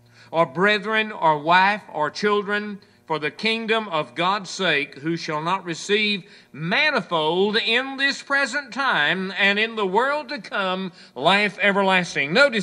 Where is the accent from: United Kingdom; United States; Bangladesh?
United States; Hallsville; when I was growing up in Hallsville